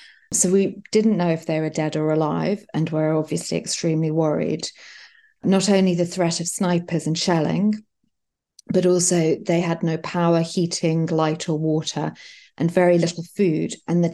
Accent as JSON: {"language": "English", "region": "London", "country": "United Kingdom", "tie": "born or raised there", "said": "Born to an English father and a Yugoslav mother, I grew up in London and was 19 when war broke out in my mother's country."}